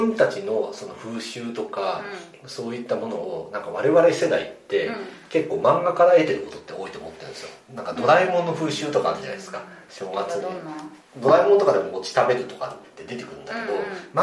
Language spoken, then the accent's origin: Japanese; Kanazawa, Ishikawa, Japan; あの僕あの出身は石川県金沢市